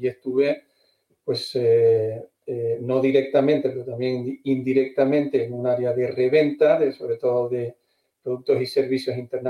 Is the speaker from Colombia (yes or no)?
no; Canary Islands, Spain; moved away as an adult; now in Madrid, Spain; yo, como veis por mi acento, soy del norte, pero lógicamente soy del norte de la isla. Y bueno, pues de Tenerife, entonces pues yo era un muchacho de allí y con 19 años pues me vine a Madrid a seguir con la carrera.